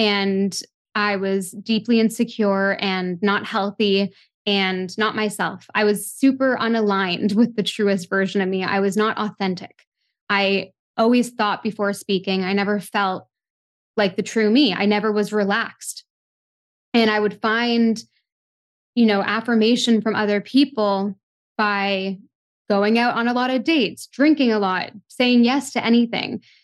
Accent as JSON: {"language": "English", "town": "Toronto", "region": "Ontario", "country": "Canada", "tie": "born or raised there", "said": "growing up in Toronto, a big city"}